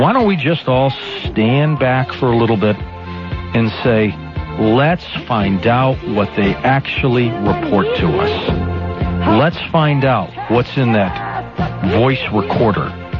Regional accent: Detroit, Michigan, United States; You know, coming from Detroit, which was my hometown when I was a young lad

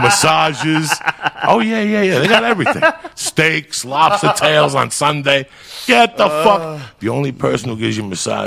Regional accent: Cuba; moved away; also born or lived in New York City, United States; I grew up early. When I came from Cuba, I was in New York City in those buildings.

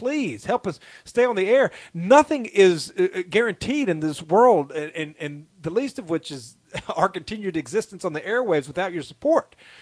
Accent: Tennessee, United States; born there; I was born in Tennessee. I love Tennessee.

